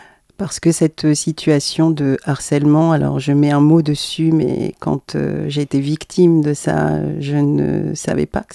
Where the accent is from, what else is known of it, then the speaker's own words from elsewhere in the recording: Martinique; Oui, le bâton de cannelle, ça évoque mon pays d'origine, la Martinique.